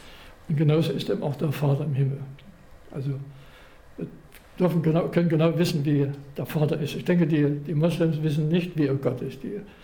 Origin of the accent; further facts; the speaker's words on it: Chemnitz, Saxony, Germany; da haben wir einen Freund in Chemnitz, meiner Heimatstadt, dann gefragt